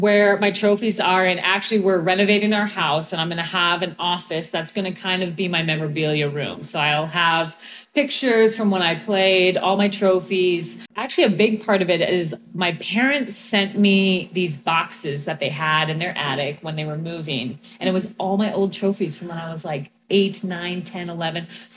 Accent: Wisconsin, United States; also born or lived in Minnesota; I was born in Minnesota. I grew up in Wisconsin. So up north, we have indoor tennis.

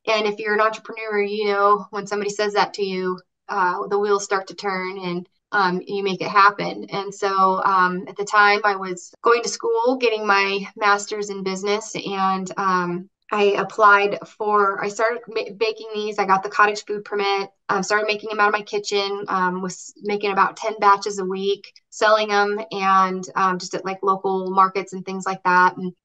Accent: Reno, Nevada, United States; I am calling from Reno, Nevada. And born and raised, fourth generation, but moved away twice and came home twice. So I love it here.

